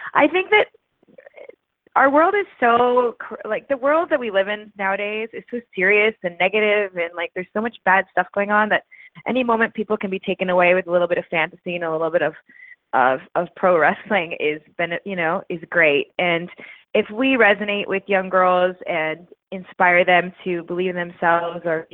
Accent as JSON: {"language": "English", "town": "Victoria", "region": "British Columbia", "country": "Canada", "tie": "born or raised there", "said": "Yeah, we're actually both from the same town, hometown, too. We're both from Victoria, BC."}